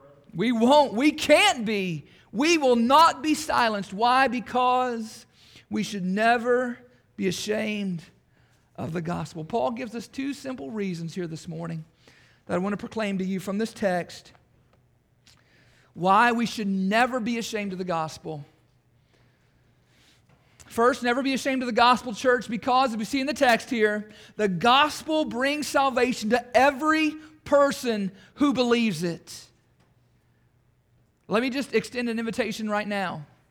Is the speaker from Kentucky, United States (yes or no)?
yes; Bowling Green, Kentucky, United States; I was born in Bowling Green, the old hospital there in 1980, and raised my entire life out in the country.